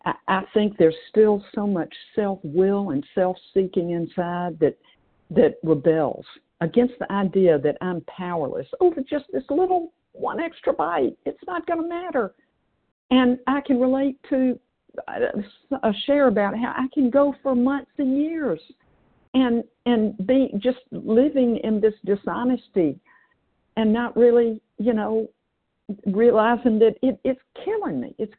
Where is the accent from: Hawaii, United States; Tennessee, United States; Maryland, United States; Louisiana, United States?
Tennessee, United States; now in California, United States; I'm from Tennessee, but I'm in California, and the shares have just been incredible this morning.